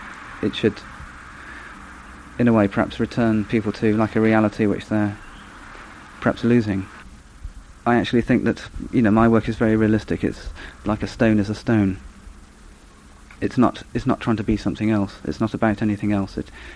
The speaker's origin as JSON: {"language": "English", "region": "England", "country": "United Kingdom", "said": "being English and being British, having these sort of great national parks"}